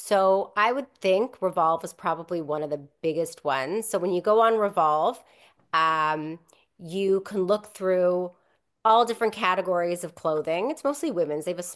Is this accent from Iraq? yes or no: no; Winnipeg, Manitoba, Canada; Winnipeg, we had full serve. Like when I grew up